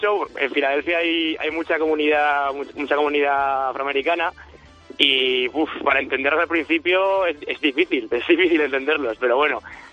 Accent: Alfambra, Aragon, Spain; me gustaría acordarme de mi familia, de todos mis amigos, de Zaragoza, de Teruel, de mi pueblo de Alfambra.

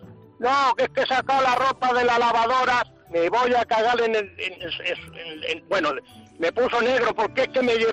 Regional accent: Castilla-La Mancha, Spain; now in Palma, Spain; yo soy manchego, pero estoy aquí en las Baleares, en Palma.

